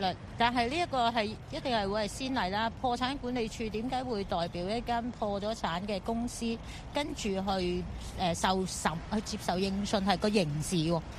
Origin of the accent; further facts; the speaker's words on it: Hong Kong; 咁其实佢哋系帮紧我哋香港人去坐监咯，因为我哋都有参与过